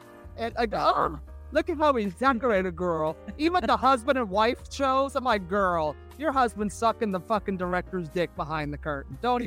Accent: San Francisco, California, United States; Like, I grew up in San Francisco, when people used to ask me, are you from Brooklyn or are you from New Jersey? And I'm like, I'm from San Francisco.

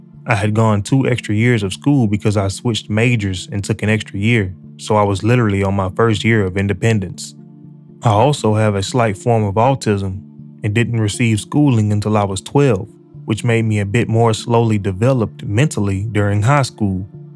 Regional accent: Sweden; it happened in my home country of Sweden

